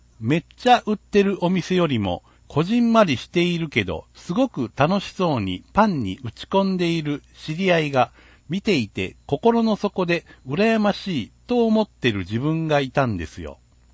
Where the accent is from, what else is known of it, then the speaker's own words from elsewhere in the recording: Obama, Fukui, Japan; 僕自身は小浜出身ですけど